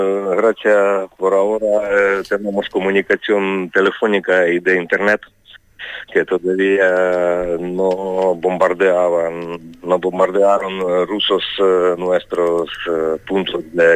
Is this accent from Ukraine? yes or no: yes; Ukraine; Spanish is a second language; pero yo soy ucraniano y conozco a mi gente